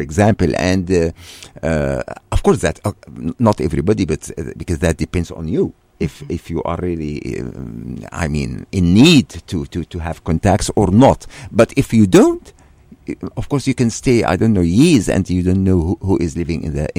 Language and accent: English; Damascus, Damascus Governorate, Syria; where I grew up, it was, you know, the new part of the city, which is something, I mean, nothing special about it. Yeah, nothing special about it. But I would say Damascus was in that time, a very cozy city